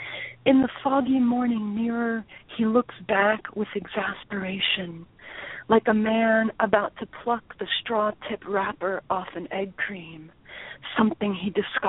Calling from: Newburgh, New York, United States; Newburgh, New York.

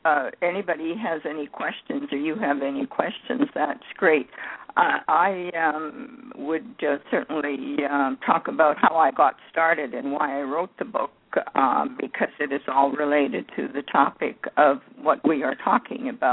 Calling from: Calgary, Alberta, Canada; I'm calling you from Calgary, Alberta, which is in the Midwest.

